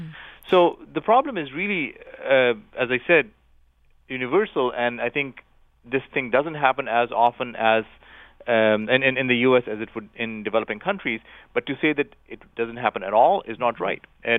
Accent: Pakistan; I grew up in Pakistan, and just a few years ago, there was probably the worst public health tragedy in Pakistan

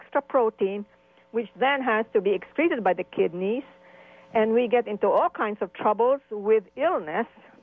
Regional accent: Philippines; now in Berkeley, United States; I am half Filipino, grew up in the Philippines, and I have Chinese in-laws

